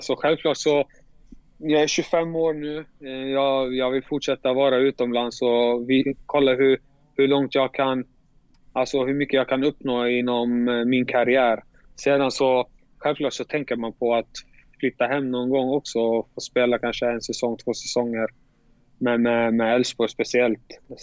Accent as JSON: {"language": "Swedish", "town": "Borås", "region": "Västra Götaland County", "country": "Sweden", "tie": "born or raised there", "also_born_or_lived": "Falun", "said": "Vi var inte från Borås från första början. Vi bodde i Falun. Pappa ville att vi skulle flytta till Borås på grund av att det fanns bättre förutsättningar för familjen."}